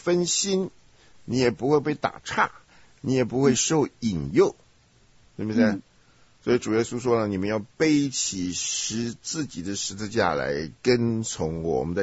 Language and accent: Chinese; China; 又是我们中国人需要被调整或翻转过来的一个观念啊。